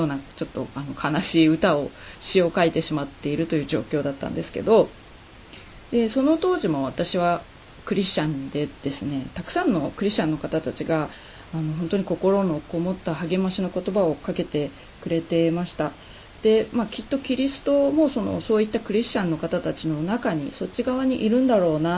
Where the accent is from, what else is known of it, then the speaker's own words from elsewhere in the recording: Yokohama, Kanagawa, Japan; 地元の横浜、それから横須賀とか、時々都内のライブハウス